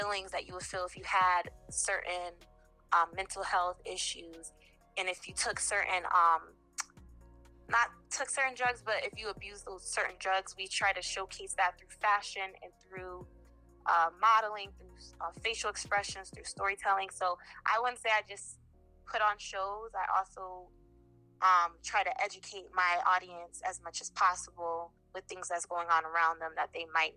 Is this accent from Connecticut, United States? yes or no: yes; Bridgeport, Connecticut, United States; Hey everyone … I am from Bridgeport, Connecticut.